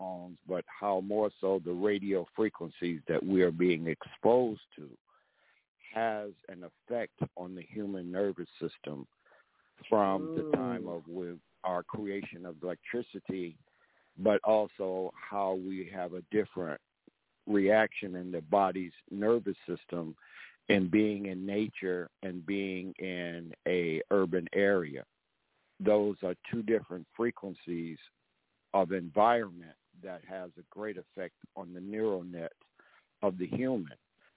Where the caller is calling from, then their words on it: Georgia, United States; I'm calling you from the stolen lands of the I'm sitting here on the stolen lands of the Muscogee Creek Nation in Georgia.